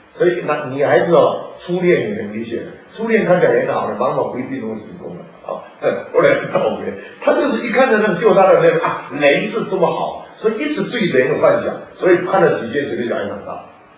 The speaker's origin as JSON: {"language": "Chinese", "country": "Taiwan", "said": "因为我是台湾人嘛"}